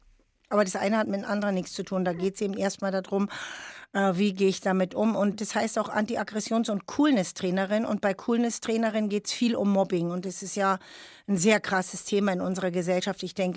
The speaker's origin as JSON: {"language": "German", "region": "Berlin", "country": "Germany", "said": "dann gab es auch richtig Kloppe, wie man bei uns in Berlin früher gesagt hat"}